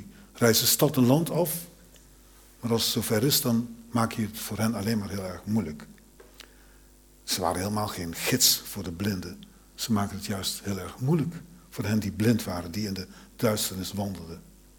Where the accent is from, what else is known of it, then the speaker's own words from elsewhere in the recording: 's-Hertogenbosch, North Brabant, Netherlands; Ik kom zelf uit Den Bosch